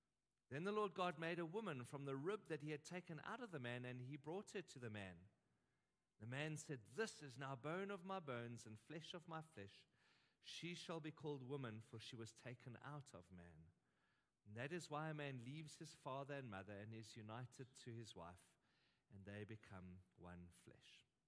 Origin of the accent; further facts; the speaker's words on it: Western Cape, South Africa; I grew up in the Cape area.